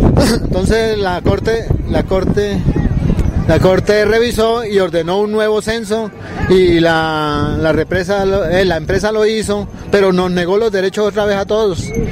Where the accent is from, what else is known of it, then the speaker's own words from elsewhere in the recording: Colombia; los derechos de uno como ciudadano colombiano